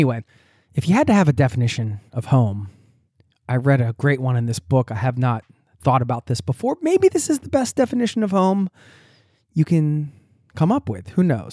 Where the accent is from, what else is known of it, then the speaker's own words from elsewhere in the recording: Pennsylvania, United States; also born or lived in Colorado; I grew up in Pennsylvania. Even before I'd ever set foot in Colorado, I felt like it was a place that I needed to go